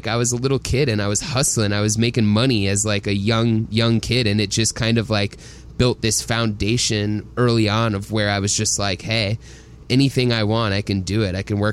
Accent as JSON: {"language": "English", "town": "Atlanta", "region": "Georgia", "country": "United States", "tie": "born or raised there", "said": "And I growing up in Atlanta as well, most of the bands we were surrounded with were very, very like PG, like Christian bands and stuff like that."}